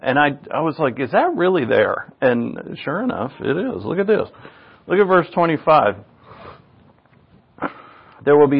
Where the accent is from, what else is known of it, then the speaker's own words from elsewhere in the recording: Rhode Island, United States; because I'm from Rhode Island